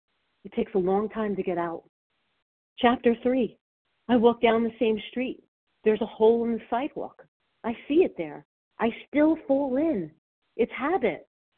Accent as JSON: {"language": "English", "region": "New Jersey", "country": "United States", "said": "from New Jersey."}